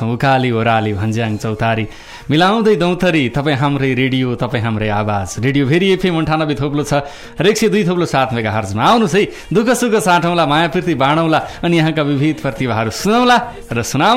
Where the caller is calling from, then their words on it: Surkhet, Karnali Province, Nepal; अहिले हाल चाहिँ तातगन गाविसदेखि